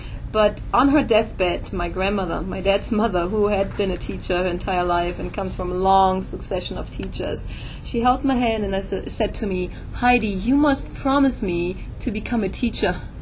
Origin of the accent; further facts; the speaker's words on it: Germany; accent: German; English is a second language; I'm from Germany, so that's where the funny accent comes from.